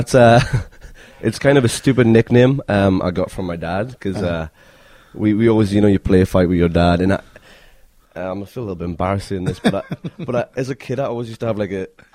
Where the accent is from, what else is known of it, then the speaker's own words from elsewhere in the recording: Newcastle, North East England, United Kingdom; So I'm from Newcastle, so I'm a Geordie.